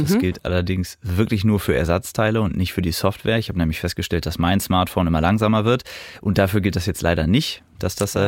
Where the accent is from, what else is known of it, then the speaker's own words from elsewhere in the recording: Osnabrück, Lower Saxony, Germany; Das Wiehengebirge, das liegt in meiner Heimatregion Osnabrück.